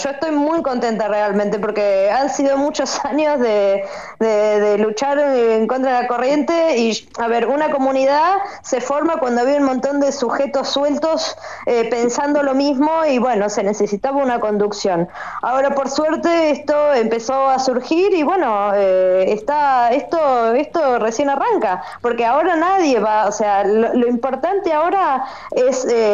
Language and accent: Spanish; La Pampa, Argentina; Porque yo soy de La Pampa, ojo.